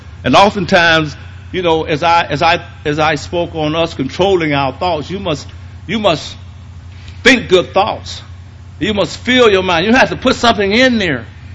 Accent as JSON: {"language": "English", "region": "Mississippi", "country": "United States", "lives_now": "Gary, United States", "said": "when I came from Mississippi, when I moved from Mississippi to Gary, Indiana, I had never experienced neighborhoods that was gang orientated."}